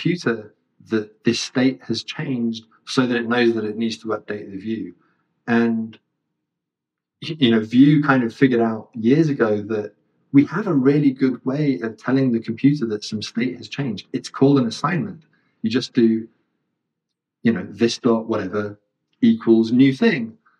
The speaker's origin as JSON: {"language": "English", "country": "United Kingdom", "said": "I'm British."}